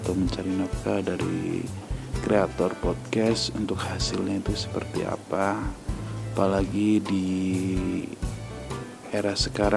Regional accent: Banyumas, Central Java, Indonesia; now in Bekasi, Indonesia; perjalanan saya dari Bekasi ke Banyumas ke kampung halaman

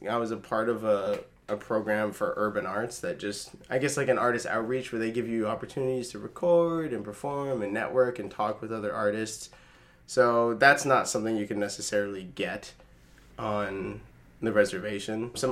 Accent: Wikwemikong, Ontario, Canada; also born or lived in Sudbury; I grew up in Wequemecong First Nations, which is an unceded reservation on Manitoulin Island in Ontario, obviously. I was born in Sudbury, but I only really stayed there for a couple years.

